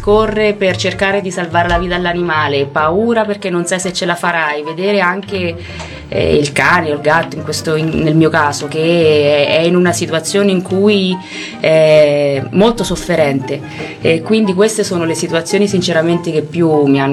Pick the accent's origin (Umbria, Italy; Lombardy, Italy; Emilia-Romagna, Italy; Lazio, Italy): Umbria, Italy; Spoleto; io sono di Spoleto, quindi non proprio di Gualdo, ma una città vicino, a circa un'oretta di strada da qui.